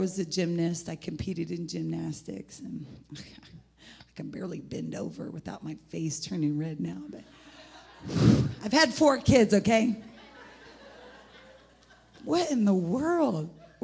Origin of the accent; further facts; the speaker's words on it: Indianapolis, Indiana, United States; I'm not from Carmel, okay? I grew up on the west side of Indianapolis. I lived in Section 8 government housing.